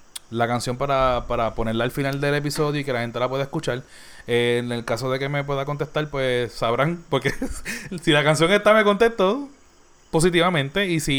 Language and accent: Spanish; Puerto Rico; Simplemente estamos dando nuestro sentir como puertorriqueños